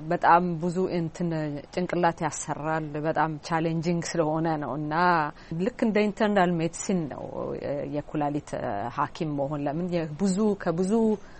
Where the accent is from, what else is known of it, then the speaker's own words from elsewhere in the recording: Addis Ababa, Ethiopia; moved away as an adult; now in Lyon, France; አዲስ አበባ ተወልጄ ትምህርቴን እዛ በሊሴ ገብረ ማርያም የፈረንሳይ ትምህርት ቤት መሆኑ ነው እዛ ተምሬ